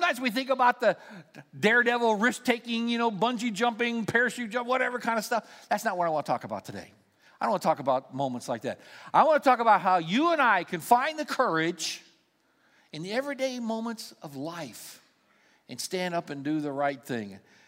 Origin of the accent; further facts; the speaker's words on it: Indiana, United States; I grew up in Indiana. That's my team.